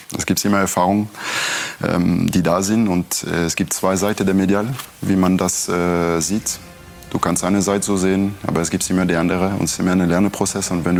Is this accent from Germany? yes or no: no; Strasbourg, Grand Est, France; German is a second language; Racing Straßburg, das ist mein Heimatverein, das ist meine Stadt, wo ich aufgewachsen bin